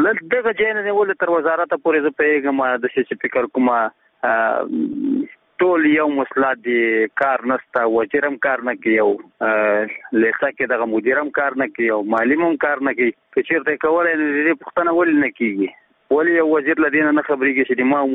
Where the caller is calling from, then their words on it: Nangarhar, Afghanistan; زه د ننګرهار ولایت دی سره کې ولجی دی ولسوالۍ څخه دغه پیغام در تسبتم